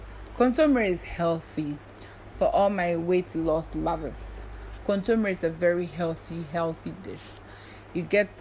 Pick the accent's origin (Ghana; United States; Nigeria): Ghana; Me, I'm Ghanaian, so I bring out the words 1-1-1.